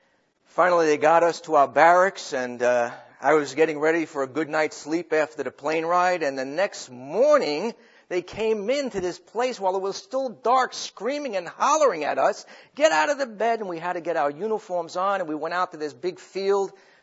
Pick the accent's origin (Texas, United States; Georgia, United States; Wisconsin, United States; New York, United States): New York, United States; Long Island; Now, I came from New York on Long Island. We were about 0 feet above sea level